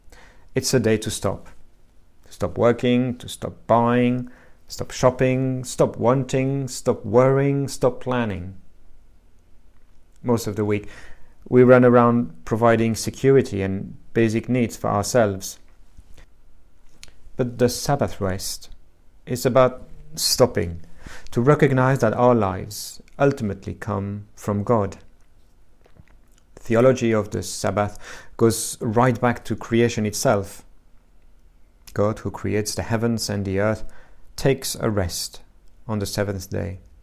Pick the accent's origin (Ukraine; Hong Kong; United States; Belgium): Belgium; now in England; Growing up in Belgium, I was accustomed to shops being closed on Sundays.